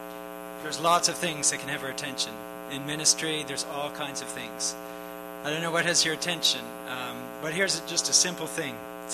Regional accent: Margaree Valley, Nova Scotia, Canada; just in case you don't know. I'm from Margaree Valley. And Tracy and I and our family have been there for the last 12 years.

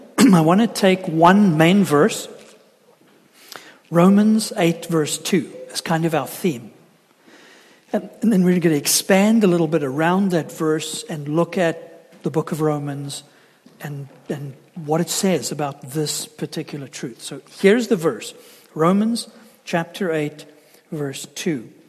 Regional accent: South Africa; also born or lived in Toronto / Peterborough; now in Englehart, Canada; We came originally from South Africa and emigrated to Canada in 1988, lived in Toronto for a few years, and then Peterborough.

